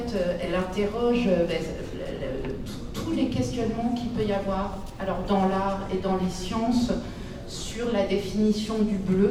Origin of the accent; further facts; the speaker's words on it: France; On est français, on se refait pas.